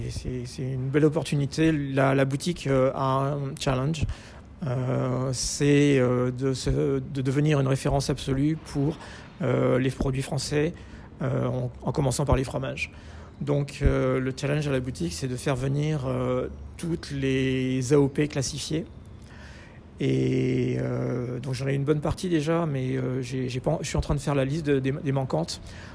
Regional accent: Auvergne-Rhône-Alpes, France; c'est le fromage j'ai grandi au Cantal.

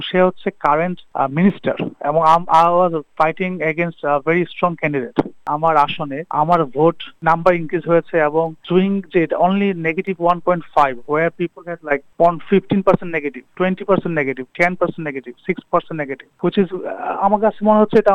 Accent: Bangladesh; now in Australia; আমি Bangladeshi first of all, second হচ্ছে আমি এখানে জন্মাই নাই, আমি এখানে থাকতেছি ওয়েস্টে থাকি 12-10 বছর ধরে, আর অস্ট্রেলিয়াতে আছি 15 বছর ধরে

